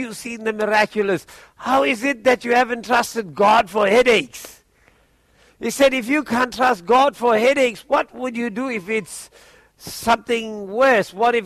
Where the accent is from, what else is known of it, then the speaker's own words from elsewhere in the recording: Australia; See, I arrived in South Africa as an Aussie. I went there as an Australian, even though I have dual nationality.